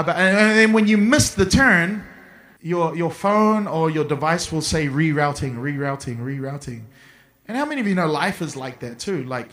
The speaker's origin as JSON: {"language": "English", "region": "Auckland", "country": "New Zealand", "tie": "born or raised there", "said": "I grew up in Auckland, New Zealand, so we had the book of maps. And then when we go on road trips, because I'm from New Zealand, we used to drive from Auckland down to Taupo or Wellington, which are cities south of Auckland."}